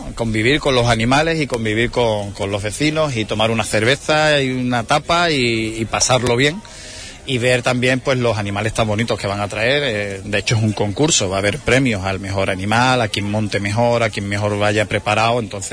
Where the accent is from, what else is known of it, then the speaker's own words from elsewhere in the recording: Isla Chica, Andalusia, Spain; Yo soy de Isla Chica, nací aquí, me crié aquí y crecí aquí. Y conozco a los vecinos